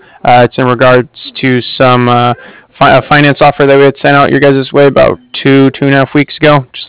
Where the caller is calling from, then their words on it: Cardiff, Wales, United Kingdom; I'm calling from Cardiff.